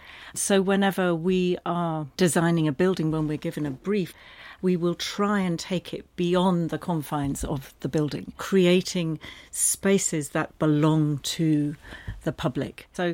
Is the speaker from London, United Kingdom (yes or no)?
yes; Richmond, London, United Kingdom; this is a piece of music that takes me back to my childhood, growing up in Richmond.